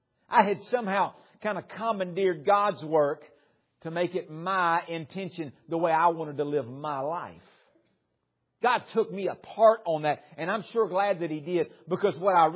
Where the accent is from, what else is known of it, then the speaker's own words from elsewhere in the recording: the South, United States; you're in the Northwest or in the Midwest. I'm from the South.